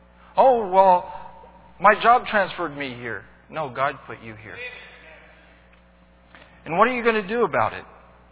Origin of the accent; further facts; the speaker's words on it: Brazil; I was born and raised in Brazil.